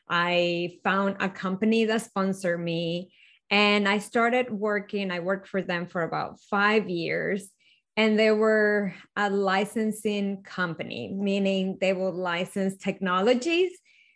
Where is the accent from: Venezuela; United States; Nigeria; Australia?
Venezuela; because I was born and raised in Venezuela.